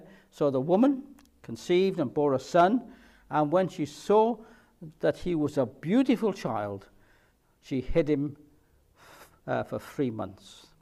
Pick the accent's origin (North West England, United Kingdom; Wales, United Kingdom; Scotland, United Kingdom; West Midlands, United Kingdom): Wales, United Kingdom; Cardiff; some of you can probably work it out from my accent, I was born and brought up in Cardiff. And I used to always think that my part of Cardiff was the best part of Cardiff, which was Splott, the Docklands. It was a really rough area.